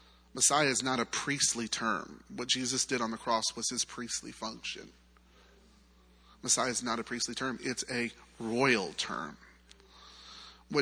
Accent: Murfreesboro, Tennessee, United States; So I grew up in the Smyrna, Murfreesboro area in Tennessee from a young age.

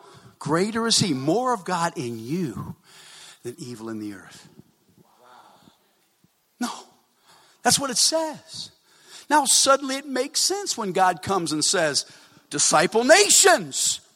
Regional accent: South Africa; I came all the way from South Africa to be here.

